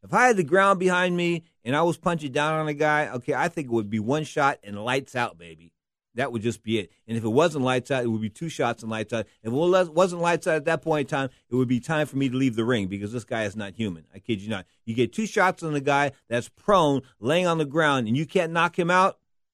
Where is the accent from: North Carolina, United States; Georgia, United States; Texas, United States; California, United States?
California, United States; San Francisco; comes to you from the city by the bay, San Francisco, California, my hometown. I'm a former San Francisco policeman